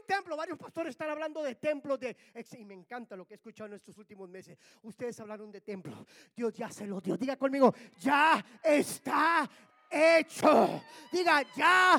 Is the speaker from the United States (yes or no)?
yes; Laredo, Texas, United States; Yo digo así, porque soy de Laredo.